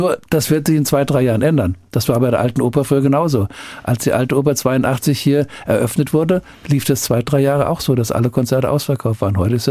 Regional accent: Wiesbaden, Hesse, Germany; so ein Festival in dieser Art hier in meiner Heimat, nämlich in Wiesbaden und im Rheingau, zu gründen.

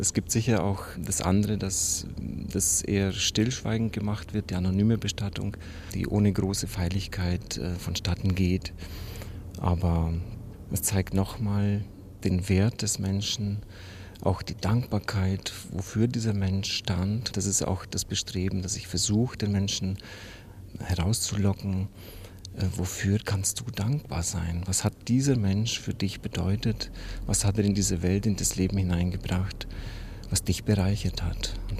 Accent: Transylvania, Romania; moved away as an adult; now in Germany; Ich bin in Siebenbürgen aufgewachsen, kam nach Bayern als junger Theologiestudent

